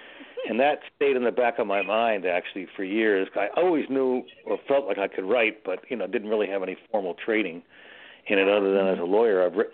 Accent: Miami, Florida, United States; moved away as an adult; also born or lived in New York; now in California, United States; I was actually born in New York, and then I grew up in Miami. Went to school at the University of Florida, but then I moved out here a long time ago, over 50 years ago

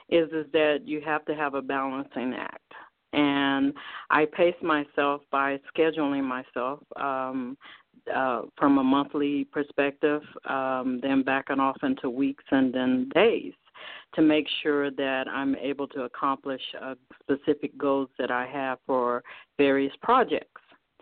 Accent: Oklahoma, United States; also born or lived in Texas; now in Brooklyn, United States; Well, I'm originally born in Oklahoma, and born and raised in Oklahoma, and then I migrated into Texas, and so I was there for approximately 30 years, and at this time, I'm in Brooklyn, New York.

